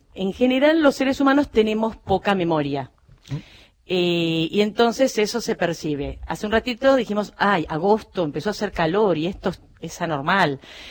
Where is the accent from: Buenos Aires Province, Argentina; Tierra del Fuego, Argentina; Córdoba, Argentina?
Buenos Aires Province, Argentina; San Nicolás; born there; yo nací en San Nicolás, acá hace 200 kilómetros de acá